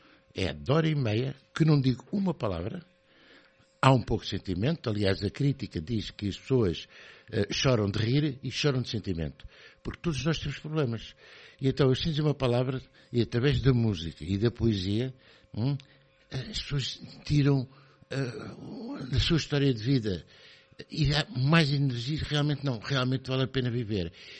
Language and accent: Portuguese; Lisbon, Portugal; now in Aveiro, Portugal; eu sou de Lisboa, estou aqui já há 22 anos e quando chego aqui a Aveiro